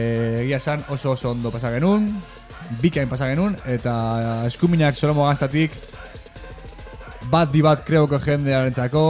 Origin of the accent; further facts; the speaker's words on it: San Sebastián, Basque Country, Spain; Que soy, voy a rapear, dejarme rapear, que soy de Donosti.